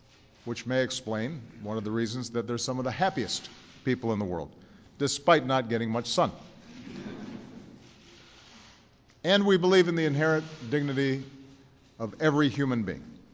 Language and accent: English; Illinois, United States; particularly in the Midwest, including my home state of Illinois.